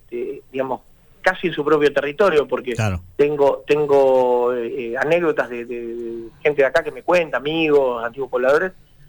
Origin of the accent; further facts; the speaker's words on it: Buenos Aires, Argentina; now in Ushuaia, Argentina; yo vengo de Capital.